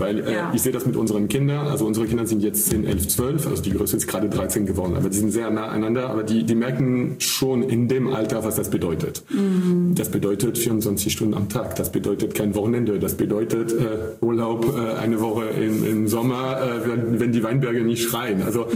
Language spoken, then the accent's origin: German; France; German is a second language; wenn du als Franzose mit deutschem Wein anfängst